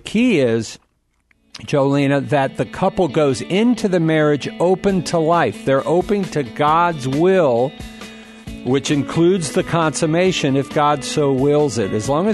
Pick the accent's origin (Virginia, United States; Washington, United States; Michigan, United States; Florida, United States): Virginia, United States; I'm originally from Virginia, so every now and again, you'll hear me slipping back into it.